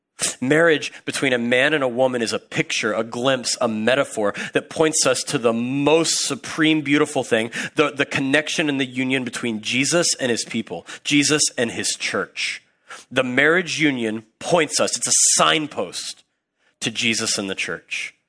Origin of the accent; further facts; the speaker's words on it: Midwest, United States; I grew up in the Midwest, and let me tell you that every single woman that's in the Midwest